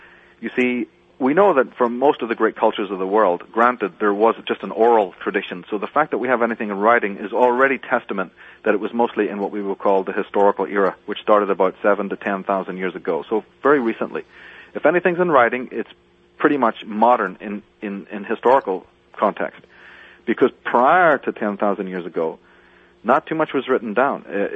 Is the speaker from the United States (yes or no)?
no; Ireland; I'm part Indian, by the way. You mentioned I'm from Ireland